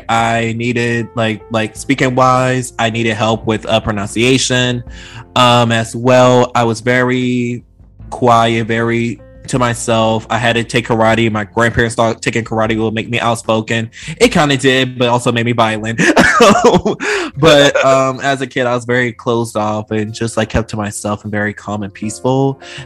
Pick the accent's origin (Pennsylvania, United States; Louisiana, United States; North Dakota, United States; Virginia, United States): Louisiana, United States; Kenner; I'm from Louisiana. I'm a Southern boy. Yes, I am. I'm from, well, we're going to say for out of state people from New Orleans, but if you're from that area, I'm from like the Kenner, like basically like around the New Orleans area.